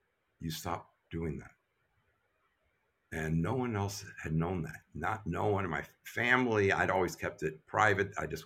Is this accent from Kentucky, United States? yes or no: yes; Louisville, Kentucky, United States; And what was amazing was that I'm from Louisville, Kentucky.